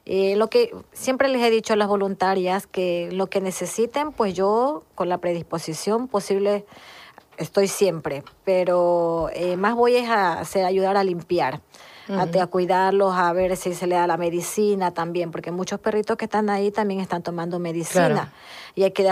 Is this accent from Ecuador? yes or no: yes; Ecuador; now in Spain; soy de Ecuador. Tengo 16 meses aquí en España. Vine con mis dos hijas. Tengo 7 meses que ingresé en una residencia anterior por la Torre del Oro, la Arenal, y ahora tengo 5 meses en Guillena.